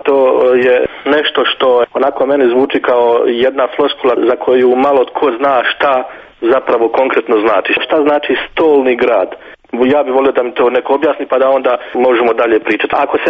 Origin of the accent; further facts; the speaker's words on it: Bosnia & Herzegovina; osoba koja sebe smatra bosansko-hercegovačkim patriotom